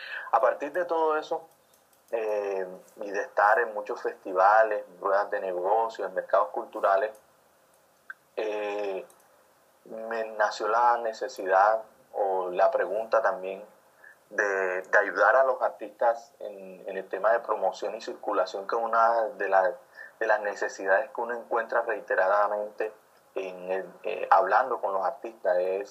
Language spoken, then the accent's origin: Spanish; Cartagena, Bolívar, Colombia; yo soy estudiante de antropología, soy un cartagenero, pues no soy nacido en Cartagena, pero toda mi vida la he vivido acá en Cartagena, no conozco otra cosa sino el mar y la arena de Cartagena.